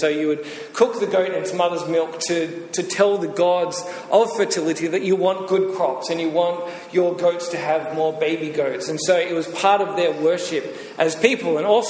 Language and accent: English; Australia; And for me and the other Australians, it's not your thing, because you are eating away at my identity as an Australian when you enjoy Vegemite.